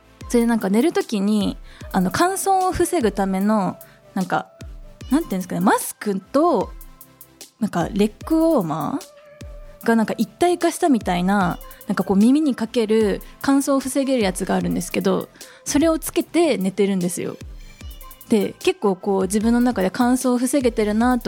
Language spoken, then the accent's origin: Japanese; Kashiwa, Chiba, Japan; 私はですね、もう千葉県柏市出身でございまして、生まれも育ちも柏市で、もう千葉県大好きなので